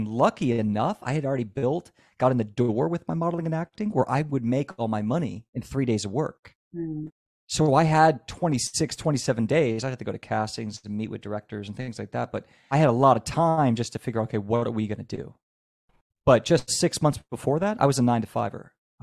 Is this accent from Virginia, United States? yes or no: yes; Virginia, United States; I just moved out there with no money, no friends, no connections. I'm from Virginia.